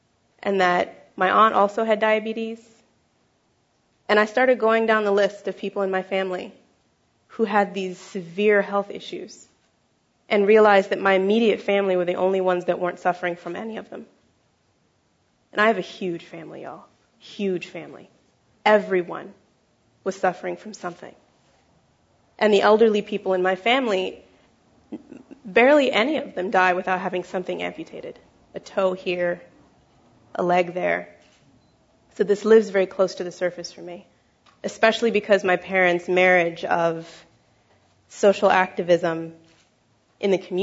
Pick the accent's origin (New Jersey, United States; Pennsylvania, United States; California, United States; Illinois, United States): California, United States; Los Angeles; as a young African American, a woman growing up in Los Angeles.